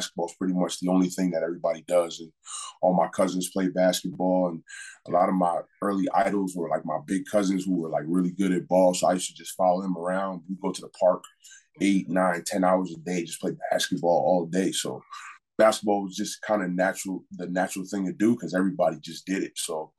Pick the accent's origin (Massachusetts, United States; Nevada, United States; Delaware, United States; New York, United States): New York, United States; New York City; Growing up in New York City is not an easy task.